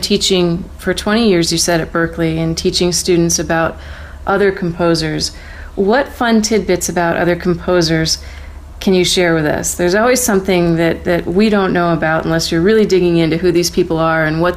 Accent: Auburn, New York, United States; we did an amazing show on William H. Seward in my hometown of Auburn, New York.

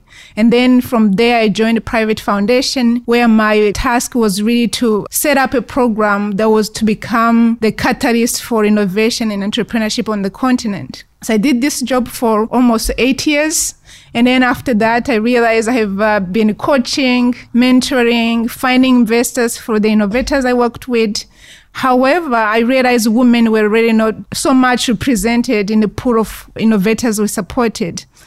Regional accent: Rwanda; now in United States; I'm actually originally from Rwanda. So my name doesn't really give that. I was born and raised in Rwanda, and I left Rwanda in 1994. Since then, I lived in different countries in Africa, and at some point immigrated to the U.S. legally

